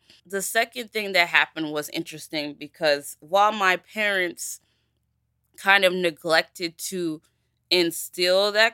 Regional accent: Nigeria; And then I'm in a traditional outfit because I'm Nigerian.

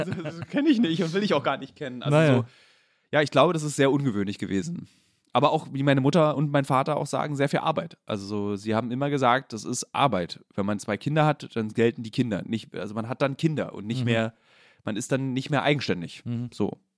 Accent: Berlin, Germany; du bist ja als Berliner gewöhnt, im Radius von 5 Minuten deiner Schule zur Schule zu gehen.

